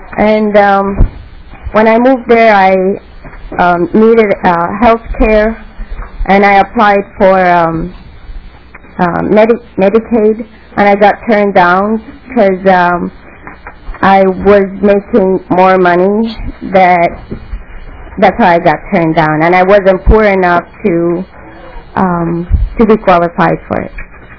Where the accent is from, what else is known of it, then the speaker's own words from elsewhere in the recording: Sudan; also born or lived in Chicago; now in Mankato, United States; originally I'm from Sudan, and I immigrated to the United States in 2003, and I lived in Chicago for 2 years before I moved to Mankato, Minnesota.